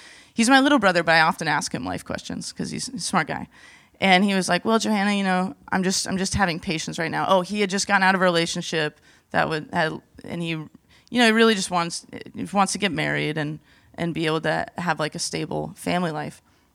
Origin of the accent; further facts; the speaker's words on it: Washington, United States; So I grew up outside of Seattle area. I'm a Northwestern person. But then I moved down to L.A., went to school down there in Southern California area at Azusa Pacific